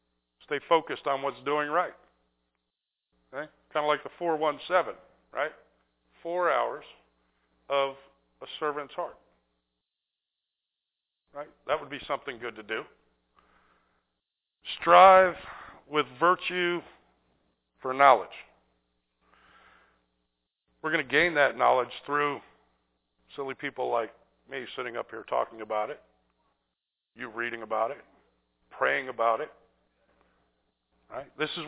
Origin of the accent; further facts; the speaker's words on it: Bronx, New York, United States; I'm from the Bronx, folks. I didn't think I was ever going to get that anything like that in my life.